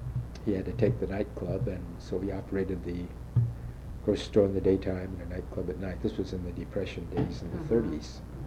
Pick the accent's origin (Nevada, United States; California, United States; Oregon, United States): California, United States; Bakersfield; I was brought up in the Bakersfield schools. I went to grammar school there, high school, and junior college, 2 years of college in Bakersfield.